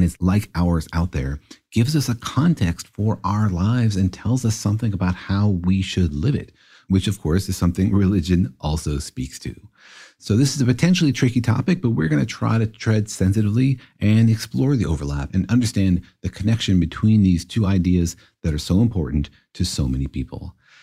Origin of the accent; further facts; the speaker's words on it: Los Alamos, New Mexico, United States; when I was growing up in Los Alamos, you know, physics was in the air. There were physicists everywhere. People were doing physics all over the place. You know, it's a small mountain town, and it's really dominated by the lab.